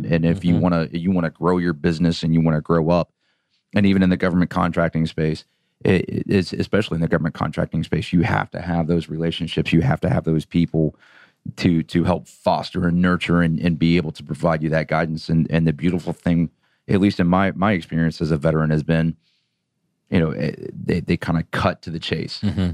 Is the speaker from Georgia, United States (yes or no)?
yes; Kennesaw, Georgia, United States; So my dad was in the Air Force until I was 12, and then we settled right up here in Atlanta in Kennesaw.